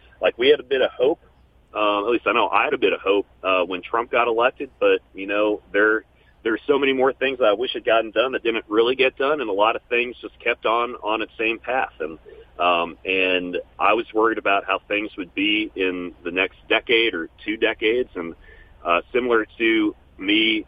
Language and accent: English; Arlington, Virginia, United States; And then we moved to Arlington, for really where I grew up was in Arlington, Virginia.